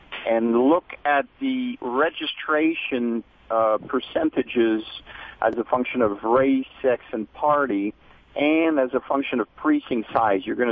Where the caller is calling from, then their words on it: California, United States; I'm calling from California.